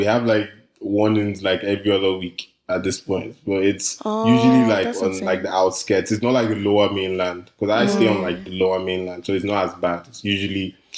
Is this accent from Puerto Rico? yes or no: no; Nigeria; now in Vancouver, Canada; I'm Nigerian, I guess. I'm based in Vancouver.